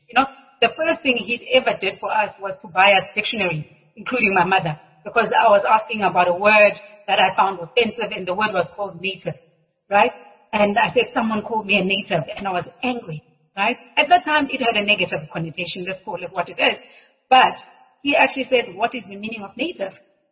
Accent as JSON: {"language": "English", "town": "Cape Town", "region": "Western Cape", "country": "South Africa", "tie": "born or raised there", "also_born_or_lived": "Johannesburg", "said": "I was born in Cape Town. I tell people that I was born at the waterfront because I was born at the Somerset Hospital, looking at the sea."}